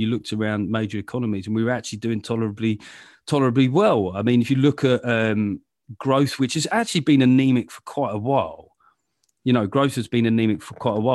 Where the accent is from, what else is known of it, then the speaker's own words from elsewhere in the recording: London, United Kingdom; I grew up in London